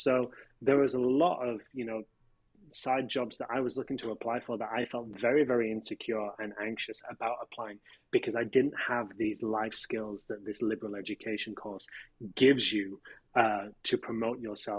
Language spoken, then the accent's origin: English; England, United Kingdom; Growing up in England